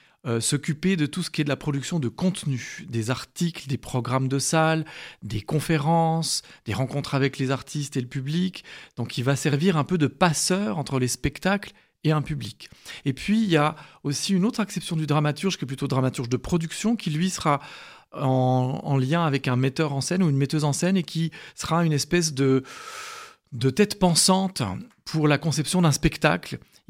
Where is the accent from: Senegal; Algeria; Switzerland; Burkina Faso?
Switzerland; Geneva; Donc j'ai grandi à Genève, comme je l'ai dit, je crois.